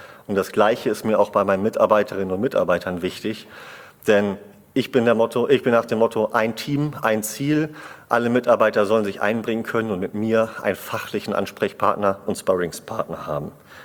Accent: Tönning, Schleswig-Holstein, Germany; sodass ich jetzt meine doch nun schon 15-jährige Berufserfahrung in einer Mittelstadt gewinnbringend für meine Heimatstadt Tönning einbringen möchte

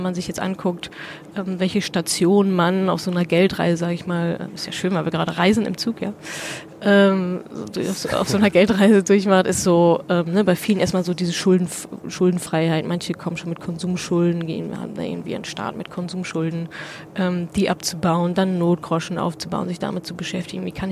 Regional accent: North Rhine-Westphalia, Germany; mentalitätsmäßig ich bin schon viel Ruhrgebiet

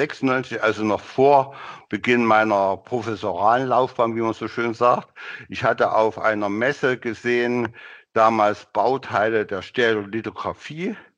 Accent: Gera, Thuringia, Germany; born there; also born or lived in Karl-Marx-Stadt; Ich bin Jahrgang 56, geboren in Gera, habe danach in, wie hieß es so schön im Sächsischen, in Karl-Marx-Stadt studiert.

